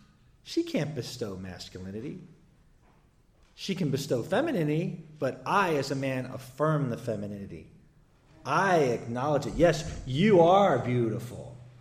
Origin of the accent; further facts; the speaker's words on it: Philadelphia, Pennsylvania, United States; I'm from Philadelphia. So the Philadelphia Eagles won the Super Bowl last year.